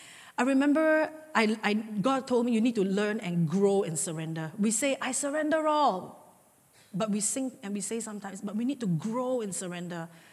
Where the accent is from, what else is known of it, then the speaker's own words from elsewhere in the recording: Singapore; I'm the Singaporean who always complain.